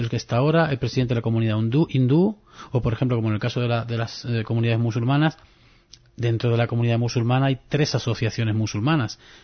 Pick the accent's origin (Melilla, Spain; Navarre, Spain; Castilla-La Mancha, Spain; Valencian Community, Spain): Melilla, Spain